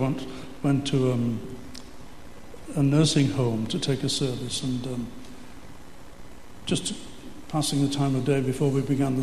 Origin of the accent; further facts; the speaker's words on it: Liverpool, North West England, United Kingdom; So I said, "Well, I come from Liverpool,"